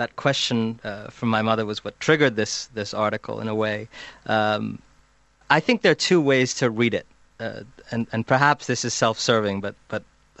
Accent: Cleveland, Ohio, United States; born there; I was born in Cleveland, Ohio.

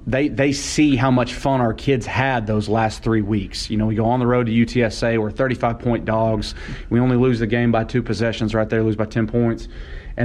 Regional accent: Oklahoma, United States; Growing up in Oklahoma, you only saw Southern Miss when they were on TV.

